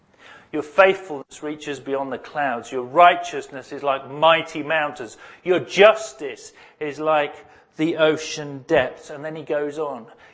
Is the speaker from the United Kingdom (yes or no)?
yes; United Kingdom; I'm British, so I don't do emotion.